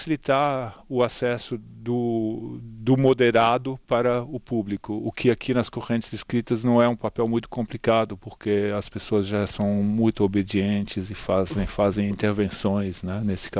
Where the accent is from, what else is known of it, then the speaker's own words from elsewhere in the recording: Brazil; also born or lived in Germany; Sou alemão, mas meu contato com a língua começou no Brasil por um acaso, porque eu cresci lá, simplesmente. Meus pais foram trabalhar no Brasil e eu cresci lá e fui alfabetizado em português.